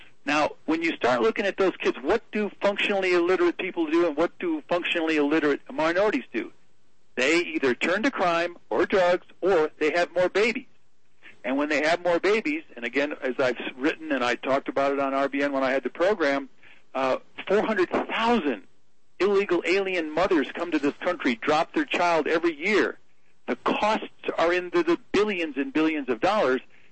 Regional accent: United States; I'm just an American kid who did well.

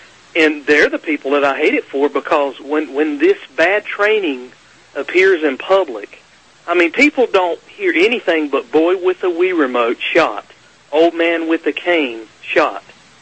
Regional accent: North Carolina, United States; because I'm from North Carolina, this guy's from North Carolina

